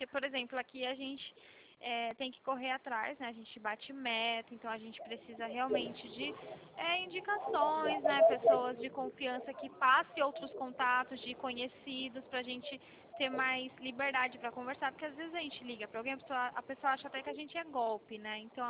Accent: Vinhedo, São Paulo, Brazil; Como eu sou de Vinhedo, eu trabalho em Valinhos, aqui em São Paulo, mas eu moro em Vinhedo.

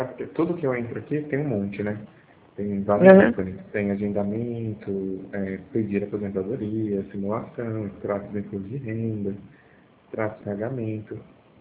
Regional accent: Amparo, São Paulo, Brazil; eu sou de Amparo, na verdade.

